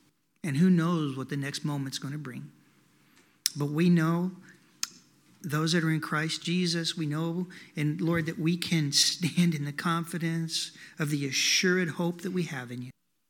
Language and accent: English; Tulsa, Oklahoma, United States; I mean, I'm from Tulsa, so when we got to move back, it's like, yeah, we get to go back home.